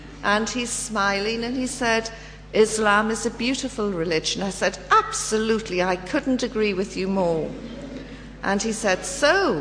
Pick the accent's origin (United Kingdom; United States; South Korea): United Kingdom; I'm British, which always raises a smile.